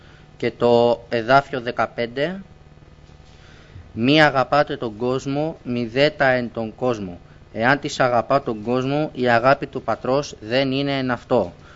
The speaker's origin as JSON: {"language": "Greek", "town": "Athens", "region": "Attica", "country": "Greece", "said": "είμαι 18 ετών, κατάγομαι από την Αθήνα και έχω έτσι και λίγες ρίζες οικογενειακός εδώ από τον παππού."}